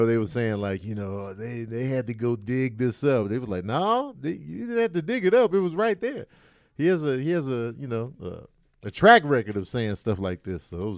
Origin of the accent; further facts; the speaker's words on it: Chicago, Illinois, United States; Not in old segregated Chicago, man. I lived in a black neighborhood. Everybody was black.